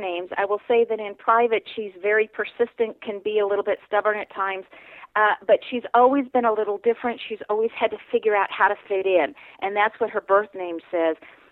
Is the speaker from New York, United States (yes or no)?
no; Texas, United States; Good old Matthew McConaughey is from my home state, so I'm always happy to talk about somebody from Texas.